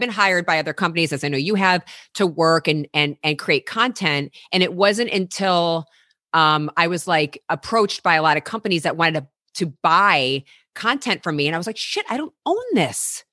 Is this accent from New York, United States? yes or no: no; Chicago, Illinois, United States; moved away as an adult; now in Los Angeles, United States; Because I'd say up until my 20s, right, when I moved, I'm from Chicago. So when I moved